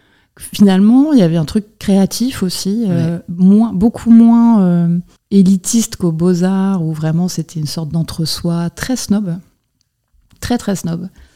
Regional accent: Rennes, Brittany, France; Moi, je viens de Rennes, donc pour avoir une adresse de quelqu'un à qui envoyer un CV, déjà, c'est compliqué.

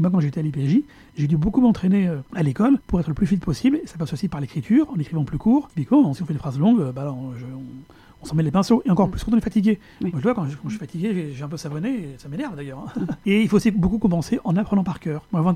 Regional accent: France; born there; donc je suis issu de l'immigration. Je suis né en France, mais d'origine algérienne.

